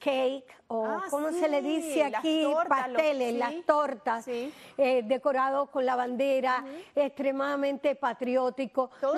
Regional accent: Cuba; moved away; Yo recuerdo hace muchísimos años, cuando me salí de Cuba

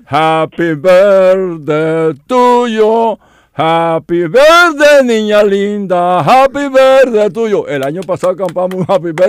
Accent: Oriente, Cuba; born there; yo no nací, nací en el Oriente.

